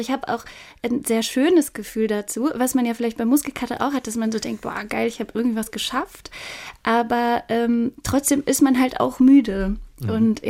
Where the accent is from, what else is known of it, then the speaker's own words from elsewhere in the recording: Cologne, North Rhine-Westphalia, Germany; Und so als Kölnerin hat man diesen Windmuskel irgendwie nicht.